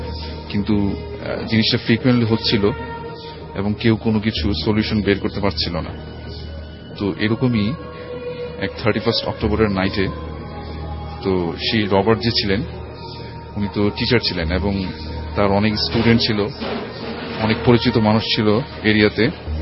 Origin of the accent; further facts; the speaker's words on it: Dhaka, Dhaka Division, Bangladesh; পুরান ঢাকা থেকে এসেছি।